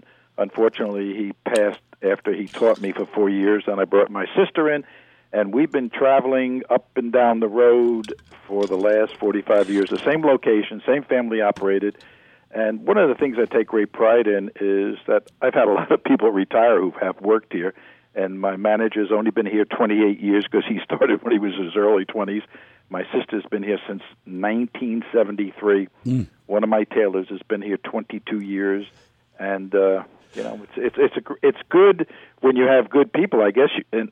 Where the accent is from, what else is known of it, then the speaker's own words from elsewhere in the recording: Miami, Florida, United States; in the best places in the world. Number one shopping centers in greater Miami.